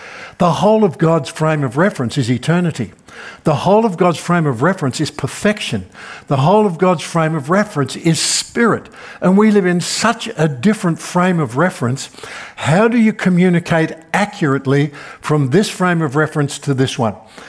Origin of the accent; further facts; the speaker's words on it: Melbourne, Victoria, Australia; And the answer is because I come from Melbourne and this is our life. We just live like this.